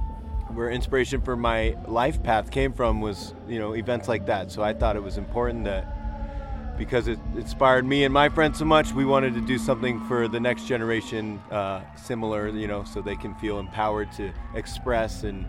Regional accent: Tucson, Arizona, United States; When I was growing up in Tucson, the Arizona Daily Star used to put together a wonderful Battle of the Bands every year at the Rialto Theater.

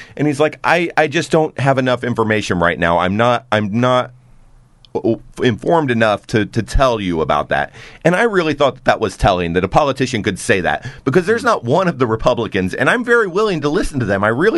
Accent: Indiana, United States; I'm from Indiana as a Hoosier.

